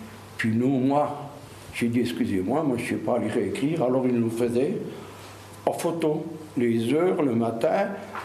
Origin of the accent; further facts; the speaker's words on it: Grand Est, France; moved away; Je viens d'Alsace, je ne sais pas lire et écrire.